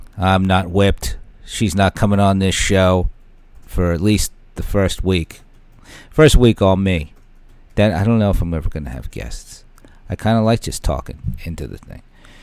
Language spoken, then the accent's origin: English; Staten Island, New York, United States; When I grew up in Staten Island, everybody was so into football. Everybody.